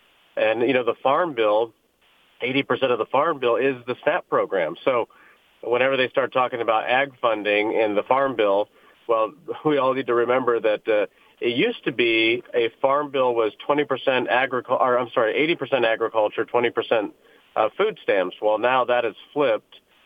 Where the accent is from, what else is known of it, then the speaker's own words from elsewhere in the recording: Indiana, United States; You know, I come from Indiana, where we have a lot of medical devices